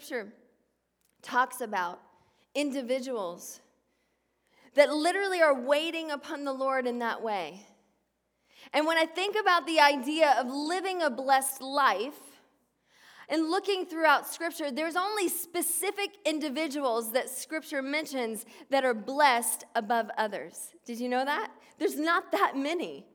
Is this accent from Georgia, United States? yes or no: yes; Georgia, United States; Okay, I grew up in Georgia, and so we always called her Jael.